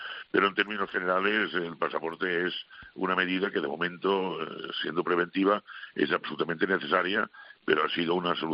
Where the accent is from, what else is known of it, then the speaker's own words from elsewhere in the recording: Catalonia, Spain; now in Madrid, Spain; yo soy catalán, aunque resido en Madrid